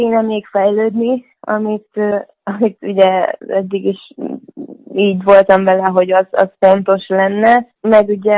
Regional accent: Budapest, Hungary; now in Győr, Hungary; Ugye én Pesten nőttem föl.

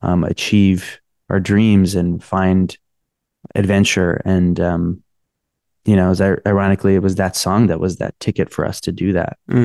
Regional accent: Los Angeles, California, United States; I mean, I'm from Los Angeles, not that crazy.

